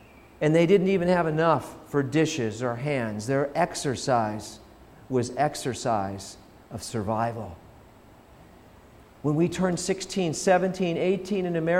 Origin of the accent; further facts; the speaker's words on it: Colorado, United States; I was born in Colorado, grew up in Colorado in the Rocky Mountains.